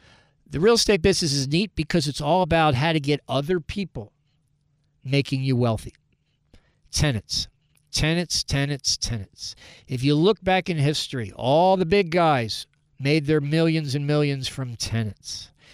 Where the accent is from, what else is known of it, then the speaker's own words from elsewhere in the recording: Baltimore, Maryland, United States; And there's other guys in my hometown. I'm from Baltimore